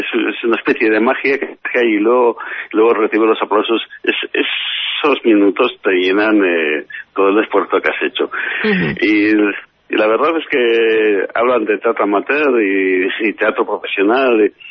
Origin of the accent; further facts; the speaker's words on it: Basque Country, Spain; Nos identifica como sociedad y también como pueblo, como vascos.